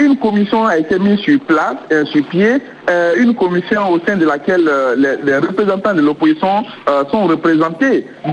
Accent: Lola, Nzérékoré Region, Guinea; moi, je suis de cette région. Je suis de Lola

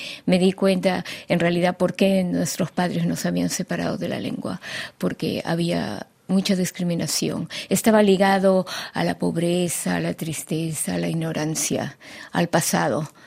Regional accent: Lima, Peru; mi interés en el idioma empezó desde mi infancia, porque vivíamos en Lima, éramos 7 hermanos, pero yo escuchaba a mis padres hablar el quechua

